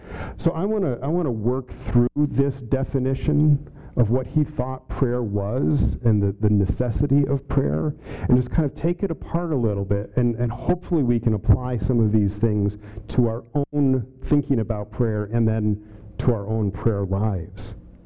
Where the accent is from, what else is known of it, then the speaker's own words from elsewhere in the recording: Northampton, Massachusetts, United States; the awakening begins for him in Northampton, and then to my hometown shame, we kicked him out.